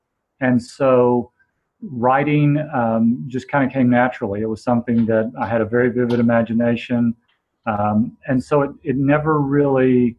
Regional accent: Houston, Texas, United States; Growing up in Houston, no one really knew what a screenwriter was.

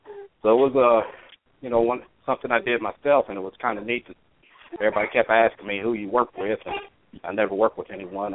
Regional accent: Ohio, United States; also born or lived in Huntington, West Virginia; I was born in Huntington, West Virginia. Moved to Ohio, probably around sixth grade area, somewhere around sixth grade, fourth grade, and I've been in Ohio ever since.

